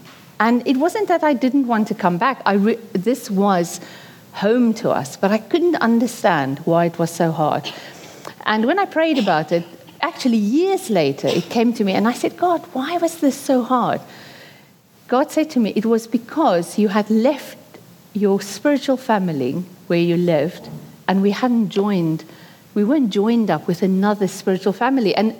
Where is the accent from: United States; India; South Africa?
South Africa; now in United Kingdom; When we came from South Africa to the UK, we visited churches in the area.